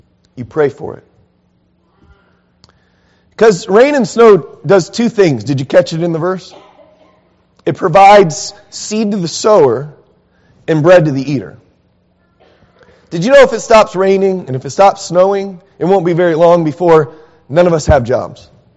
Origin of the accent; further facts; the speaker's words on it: San Diego, California, United States; Growing up in San Diego, it's like the trees start humming.